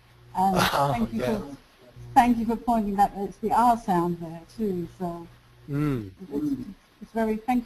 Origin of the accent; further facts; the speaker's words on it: India; also born or lived in England; I'm actually from India. I was born in England, but I lived there from the ages of 3 until 9